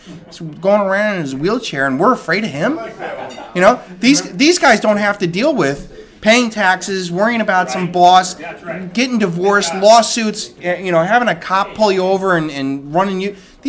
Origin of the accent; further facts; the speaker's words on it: Cleveland, Ohio, United States; Jump on her, Cleveland.